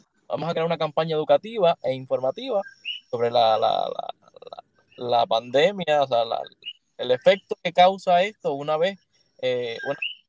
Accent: Puerto Rico; lo que nos convenía en ese entonces a todos como puertorriqueños

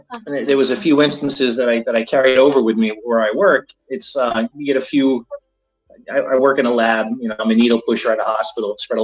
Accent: New York, United States; I mean, obviously, I do a lot of camping up in the Catskills and the Adirondacks, just being a New Yorker.

